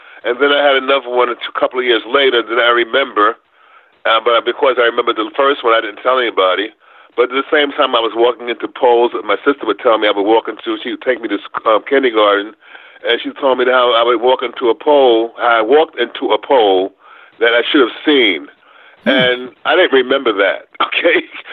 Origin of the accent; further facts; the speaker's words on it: New York, United States; We enjoyed playing with each other, and they couldn't believe I was from New York.